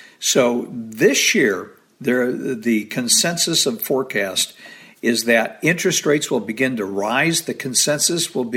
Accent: Arizona, United States; And, you know, I grew up in Arizona.

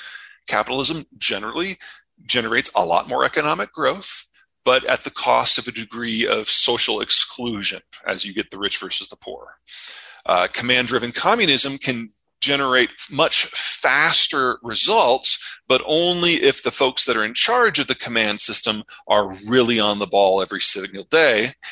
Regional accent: United States; I'm obviously American and therefore capitalist by definition.

